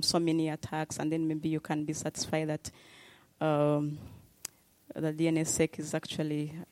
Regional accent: Uganda; I'm a fellow from Uganda.

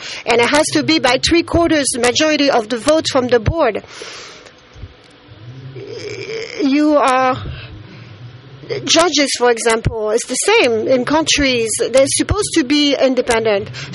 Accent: Mauritania; English is a second language; I am a fellowship. I am from Mauritania.

